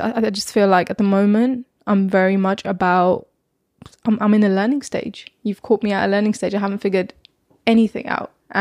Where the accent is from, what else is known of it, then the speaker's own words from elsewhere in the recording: Pakistan; I mean, I grew up in Pakistan